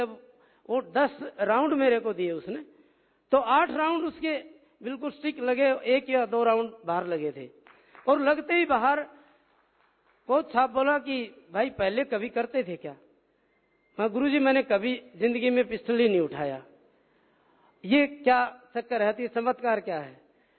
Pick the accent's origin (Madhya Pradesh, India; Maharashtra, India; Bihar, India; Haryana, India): Haryana, India; आज हरियाणा का तीसरा ऑक्सीजन बाग मेरा गांव बनने जा रहा है